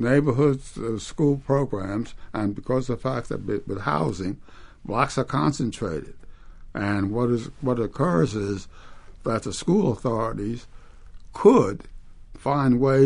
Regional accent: New Jersey, United States; also born or lived in Florida / New York; I was born in Florida, but I was only there for 6 weeks, and I spent the rest of my life in this area. In New Jersey and New York.

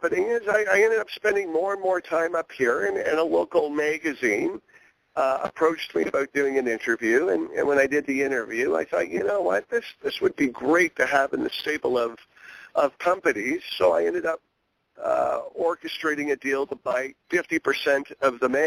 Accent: Canada; and of course being Canadian and having played a lot of hockey.

